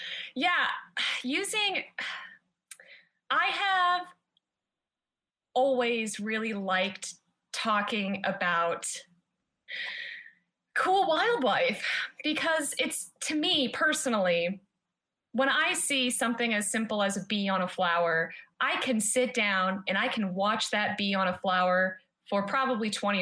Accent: United States; moved away; I'm originally from the States, so yes, it was one of those things

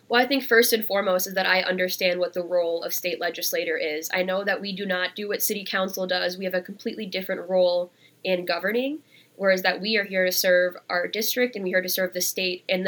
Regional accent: Minnesota, United States; also born or lived in India; growing up in rural Minnesota, I'm adopted from India. I have two white parents, a white brother, grew up in incredibly white spaces where I was always the minority around.

